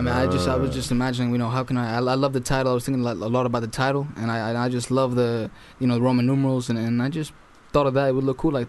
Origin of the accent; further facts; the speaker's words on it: Switzerland; English is a second language; also born or lived in Mexico / Texas / Florida; now in United Kingdom; I was born in Mexico with my family. We moved to Texas and then Florida. And then finally grew up mainly in Switzerland with my family. So and then I just came to UK